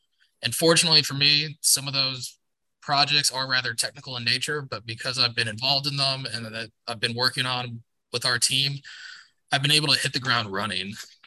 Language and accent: English; Texas, United States; After that, I went to work for my hometown senator, Senator Tommy Williams.